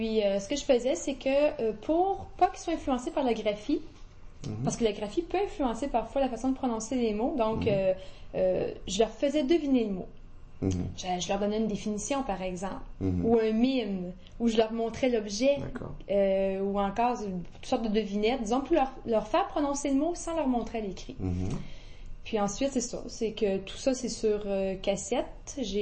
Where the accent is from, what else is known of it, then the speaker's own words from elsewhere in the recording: Quebec City, Quebec, Canada; Je suis né ici à Québec.